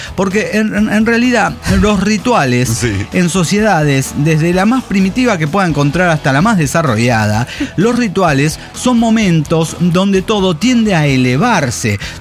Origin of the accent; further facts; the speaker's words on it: Mexico; now in Sweden; yo vengo de México